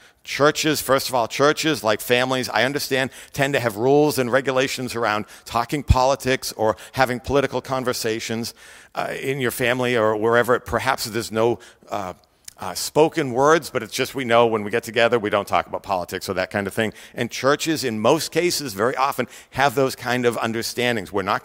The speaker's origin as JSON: {"language": "English", "country": "United States", "said": "I'm an American. I'm a Christian. I'm a husband and I'm a father."}